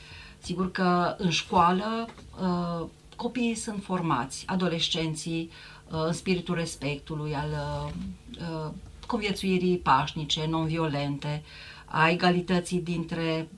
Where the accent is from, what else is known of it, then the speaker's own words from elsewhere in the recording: Romania; Deci haideți să luăm atitudine ca români.